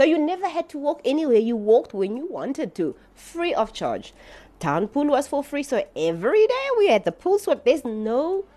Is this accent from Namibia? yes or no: yes; Oranjemund, Karas Region, Namibia; I grew up in Oranjemund